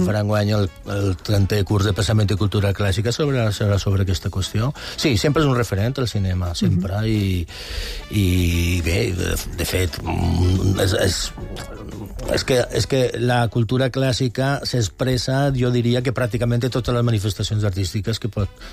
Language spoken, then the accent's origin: Catalan; Balearic Islands, Spain; also born or lived in Soria, Spain; que un és d'on ha estudiat a l'escola i el batxillerat, som ben mallorquí.